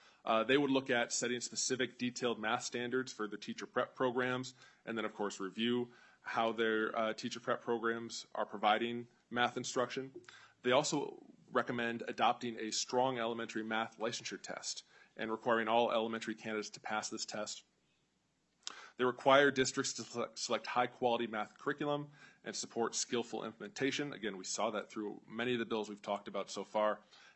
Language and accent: English; Michigan, United States; Well, and I am from Michigan, so it's great to be back in the Great Lakes region.